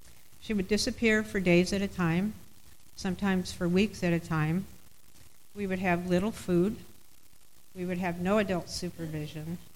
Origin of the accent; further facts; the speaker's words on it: Sunland, California, United States; I grew up in Sunland, which is a small community in, if you've heard of Burbank, where the Tonight Show's filmed, it's north, west. Next to the mountains at the beginning of the Angeles Forest. It's a small rural community.